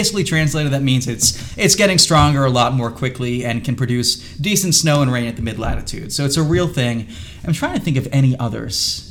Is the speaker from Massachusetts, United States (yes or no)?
yes; Boston, Massachusetts, United States; But I come from Boston, where the MBTA in Boston is basically someone tying 6 porta potties together with a shoelace